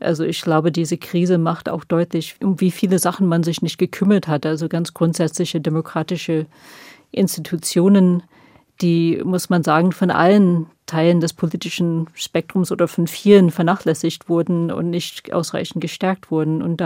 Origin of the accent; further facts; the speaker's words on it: United States; Also ich finde, ich sage immer gern mal, gerade als Amerikanerin, den Europäern